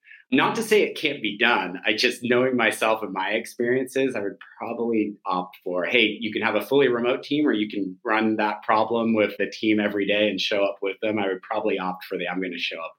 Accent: California, United States; And, you know, I grew up in Silicon Valley all of my life and been part of a few different high growth organizations.

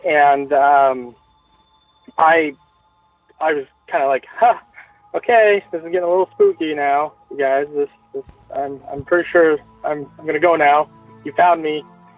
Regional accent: Spanish Fork, Utah, United States; My parents and I, when he lived in Spanish Fork, Utah. Sorry, I forgot to mention where I was from.

